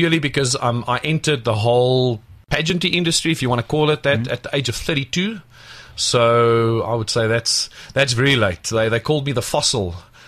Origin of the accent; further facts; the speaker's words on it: Pretoria, Gauteng, South Africa; also born or lived in Eikenhof; Well, in my younger days, I spent about 99% of my years in Pretoria. When I say to people I was born in Eikenhof, they've got no idea where it is.